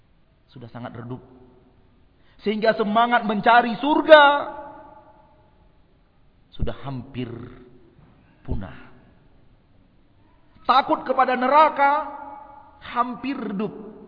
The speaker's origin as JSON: {"language": "Indonesian", "town": "Kamang", "region": "West Sumatra", "country": "Indonesia", "tie": "born or raised there", "said": "Dulu di kampung saya Bu, Kamang. Kamang Mudia. Tarusan. Saya masih ingat. Ketika saya kecil, SD, kelas 2, kelas 3."}